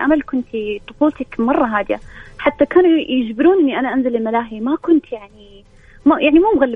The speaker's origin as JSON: {"language": "Arabic", "town": "Jeddah", "region": "Makkah Province", "country": "Saudi Arabia", "lives_now": "Riyadh, Saudi Arabia", "said": "هو أنا من جدة بس ساكنة في الرياض."}